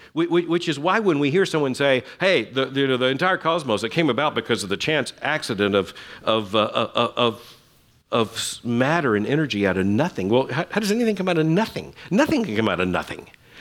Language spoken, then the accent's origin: English; Florida, United States; I grew up in Florida, so I had to learn the good animals from the bad animals.